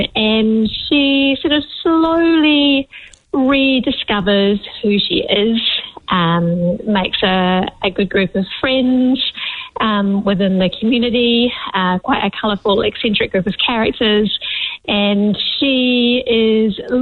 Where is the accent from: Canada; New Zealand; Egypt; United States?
New Zealand; Upper Hutt, Wellington; I grew up in Upper Hutt. My mum's from the UK, my dad's from the US, so there was certainly always that slight sort of fish out of water experience